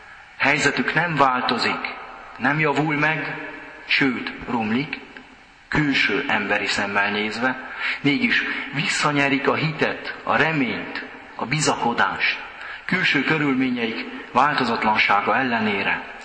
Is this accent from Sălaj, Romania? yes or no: no; Sândominic, Harghita, Romania; accent: Székely; Én Csíkszentdomokosról származom, Székelyföldről, valószínű, hogy érződik is az akcentuson.